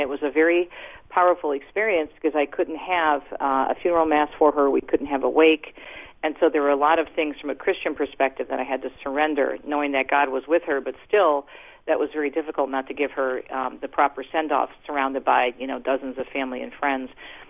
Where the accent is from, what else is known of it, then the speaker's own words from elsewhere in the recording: Michigan, United States; my mom lived in a beautiful assisted living facility in my home state here in Michigan, a lovely place